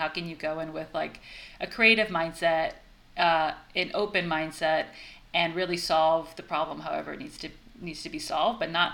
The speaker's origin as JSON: {"language": "English", "town": "New York City", "region": "New York", "country": "United States", "tie": "born or raised there", "said": "So I grew up in New York City, and I still live here. So really almost lifelong New Yorker, with a brief break for college where I was in Connecticut."}